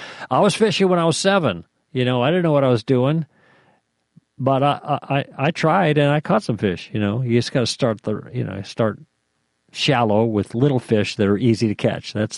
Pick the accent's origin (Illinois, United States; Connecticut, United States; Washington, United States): Illinois, United States; Oak Park; born there; also born or lived in Antigo, Wisconsin; No, I'm not originally. I was born in Chicago, in Oak Park, actually. But my first 5 years I spent in Antigo, which is north and a little bit east of Center.